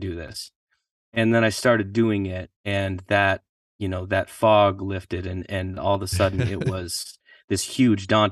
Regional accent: Michigan, United States; I'm from Michigan.

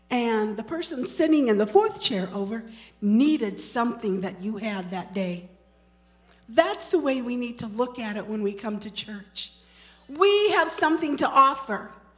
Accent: Thawville, Illinois, United States; I grew up in Thawville, town of 200, 250, I think, at the most. Some out in the boonies.

